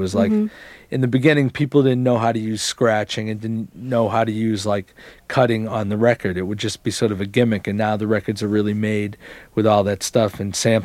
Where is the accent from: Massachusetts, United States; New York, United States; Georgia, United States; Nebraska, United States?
Massachusetts, United States; Boston; because I was from Boston and there were like 20, the record pool there started